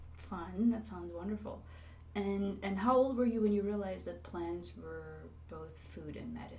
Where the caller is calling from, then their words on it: Anchorage, Alaska, United States; I'm here with Mary Goddard. We are on Zoom. I'm calling in from Anchorage, Alaska